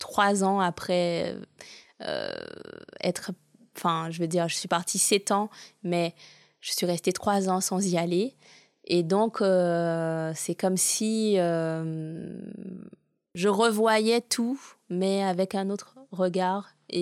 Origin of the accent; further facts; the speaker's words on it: Guadeloupe; also born or lived in Paris / Montreal; moi, j'ai grandi en Guadeloupe, j'ai vécu toute ma vie là-bas et je vis encore.